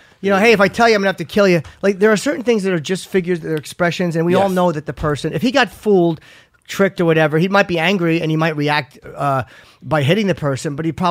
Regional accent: New Jersey, United States; Jersey, Central Jersey.

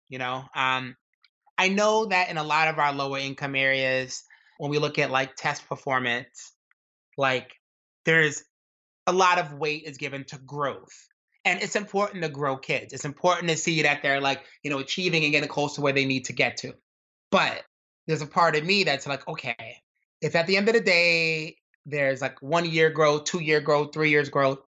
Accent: Brooklyn, New York, United States; growing up in Brooklyn and going to this nerdy high school, I kind of balanced it out by hanging out with, like, kids that were more or less like hoodlums

